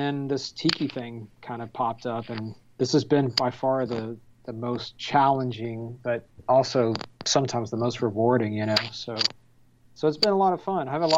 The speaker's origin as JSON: {"language": "English", "town": "Carrollton", "country": "United States", "tie": "born or raised there", "said": "That's a big outdoor event in the middle of my hometown here in Carrollton."}